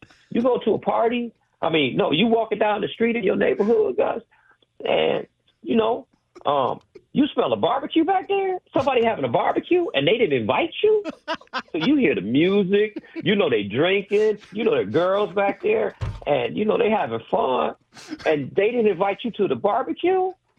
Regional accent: Detroit, Michigan, United States; We've known each other all our lives, going all the way back to growing up in Detroit.

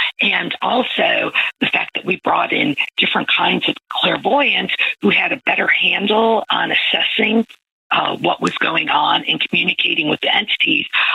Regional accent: Midwest, United States; Which was weird for me because I'm from the Midwest

